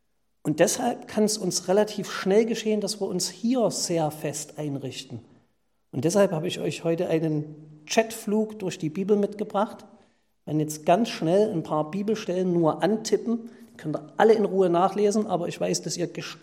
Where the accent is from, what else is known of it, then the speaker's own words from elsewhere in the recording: Limbach, Saxony, Germany; wir als Erzgebirgler, Vogtländer, also ich komme aus Limbach im Vogtland